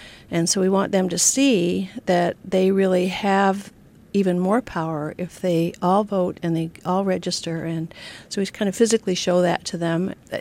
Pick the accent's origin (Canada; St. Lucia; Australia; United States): Canada; I grew up in Canada, and in some ways that made me want to be more active in getting folks to vote.